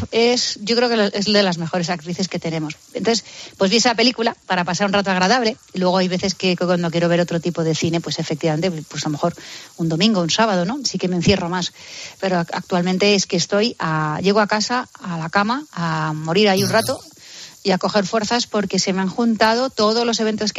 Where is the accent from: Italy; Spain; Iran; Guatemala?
Spain; Madrid, Community of Madrid; born or raised there